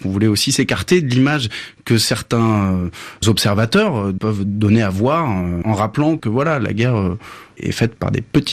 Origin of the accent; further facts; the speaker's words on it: Paris, Île-de-France, France; la première chose qu'on remarque là-bas en tant que Français, parisien en l'occurrence